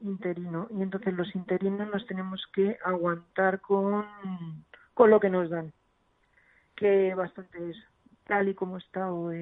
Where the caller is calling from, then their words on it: Madrid, Community of Madrid, Spain; Pues desde Madrid.